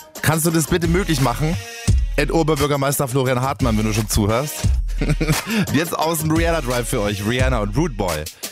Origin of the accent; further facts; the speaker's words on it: Dachau, Bavaria, Germany; ich hätte gern auch sowas in meiner Heimatstadt in Dachau